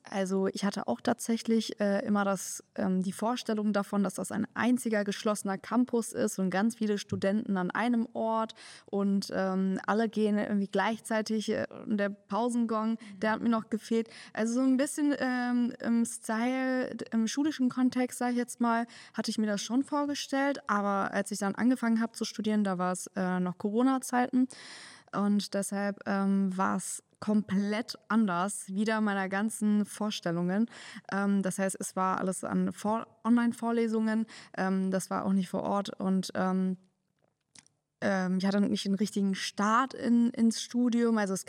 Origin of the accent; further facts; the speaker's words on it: Hannover, Lower Saxony, Germany; Eigentlich komme ich aus Hannover